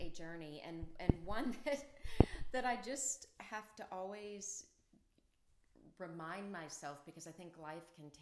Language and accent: English; Texas, United States; also born or lived in Atlanta, United States; I was born in the South, so I'm in Atlanta. Atlanta baby, but raised in Texas.